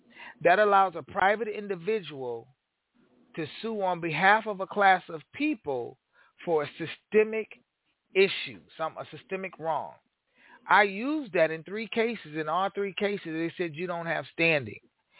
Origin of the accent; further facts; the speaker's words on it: Aurora, United States; Okay, in my hometown, the city of Aurora, the police evolved from slave patrols and slave catchers.